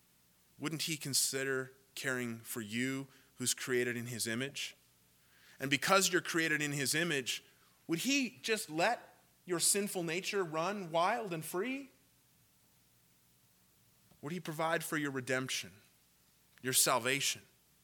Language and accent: English; Washington, United States; Maybe for us, I grew up in Washington.